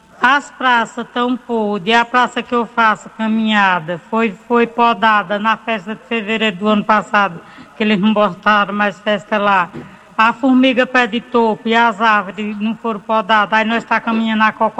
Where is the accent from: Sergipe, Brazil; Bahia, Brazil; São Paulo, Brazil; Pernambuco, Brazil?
Sergipe, Brazil; Ribeirópolis; Eu sou de Ribeirópolis